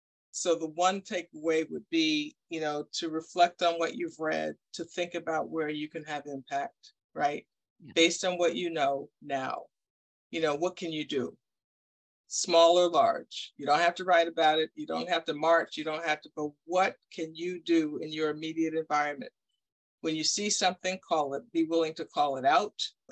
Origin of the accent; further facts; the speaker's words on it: New York, United States; I grew up in New York. And so my early exposure to people in the South was on television